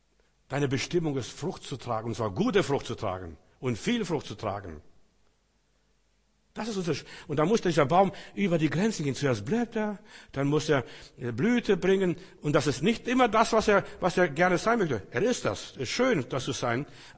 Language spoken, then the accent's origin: German; Germany; Wir sind so eingeschüchtert als Deutsche.